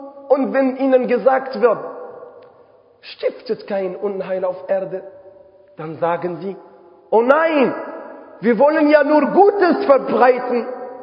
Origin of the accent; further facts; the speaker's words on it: Rabat, Rabat-Salé-Kénitra, Morocco; German is a second language; moved away as an adult; now in Germany; bevor ich komme aus Marokko in Rabat